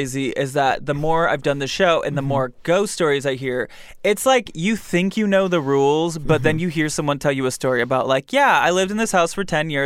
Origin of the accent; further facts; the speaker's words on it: Michigan, United States; I'm from Michigan. We have basements, too.